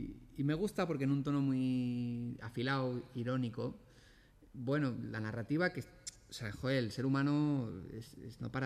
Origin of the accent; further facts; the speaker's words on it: Rivas-Vaciamadrid, Community of Madrid, Spain; al instituto público de mi pueblo, de mi ciudad, de Rivas, y por las noches, tardes noches, me cogía el bus y me iba a Madrid